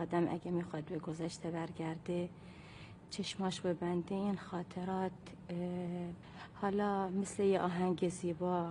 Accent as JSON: {"language": "Persian", "region": "Khuzestan", "country": "Iran", "said": "من اهل خوزستانم، شهرستان سوسنگی، روستای مالکی سفلا."}